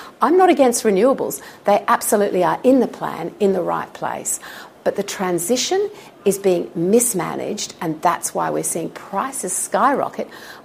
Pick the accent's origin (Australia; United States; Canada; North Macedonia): Australia; New South Wales; you know that I come from Western New South Wales